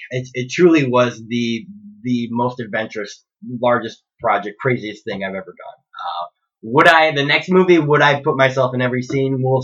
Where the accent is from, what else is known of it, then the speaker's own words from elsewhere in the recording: United States; First off, not only that, but, like, I'm this American guy.